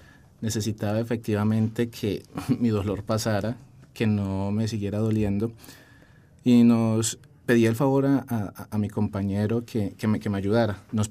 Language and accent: Spanish; Pereira, Risaralda, Colombia; yo vengo de la ciudad de Pereira.